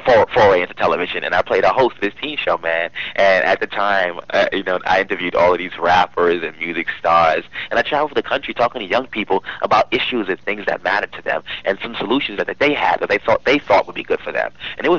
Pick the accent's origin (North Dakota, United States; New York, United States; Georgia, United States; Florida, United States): New York, United States; Bronx; I grew up in the Bronx. and I don't know if any of you guys know about the Bronx, but the part of the Bronx that I grew up, it's called White Plains Road. And it's known to people of the Bronx, the residents of the Bronx, as Little Jamaica.